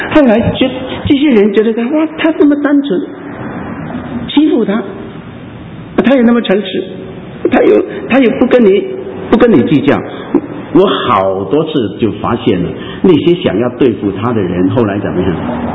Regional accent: Hong Kong; 我告诉你不要学香港话，我是香港人，请你们不要学我们香港人的话

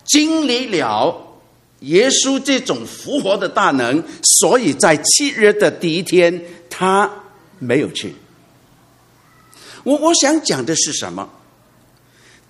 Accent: China; 这好像是我们中国人的扫墓，对吗？

